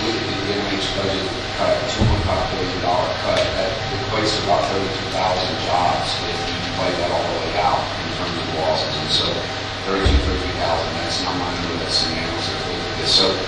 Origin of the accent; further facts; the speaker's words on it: Southern United States, United States; I grew up in the Deep South, and my grandmother always taught me, you can't spend more than you make.